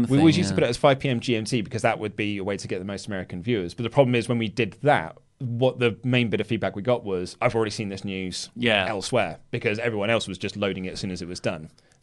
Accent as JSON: {"language": "English", "town": "Glasgow", "region": "Scotland", "country": "United Kingdom", "said": "As I'm from Glasgow, I had the opportunity"}